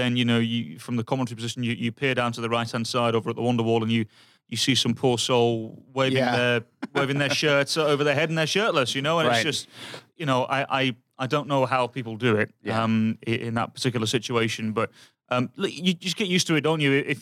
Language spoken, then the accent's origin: English; England, United Kingdom; now in United States; I'm from England and I'm used to crap weather.